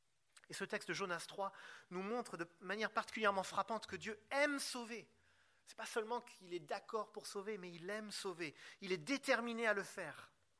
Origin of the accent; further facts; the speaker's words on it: Paris, Île-de-France, France; Je suis parisien.